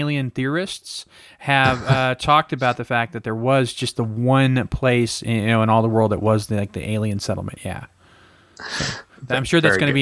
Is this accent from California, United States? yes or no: yes; Fresno, California, United States; You know, because I grew up in Fresno. It's like, that's not Fresno.